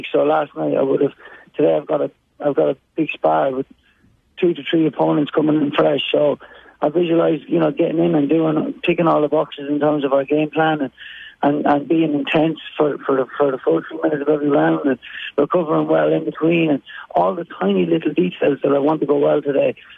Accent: Ireland; I love that I grew up in Ireland.

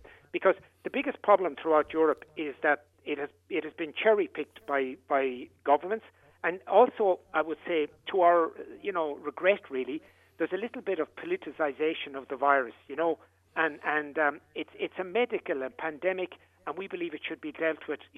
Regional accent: Ireland; particularly as an Irishman

